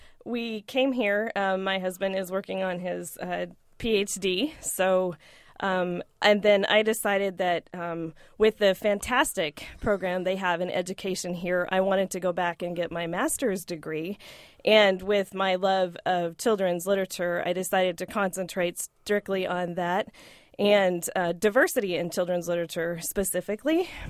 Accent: Sheridan, Wyoming, United States; also born or lived in Oklahoma; I grew up in Wyoming, in Sheridan, Wyoming, and then I went to Oklahoma, which is where I did my undergrad in elementary education

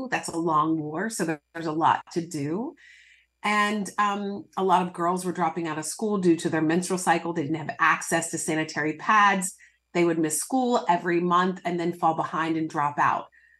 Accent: United States; So I really started to see my own privilege growing up in the United States and not experiencing an 11-year civil war

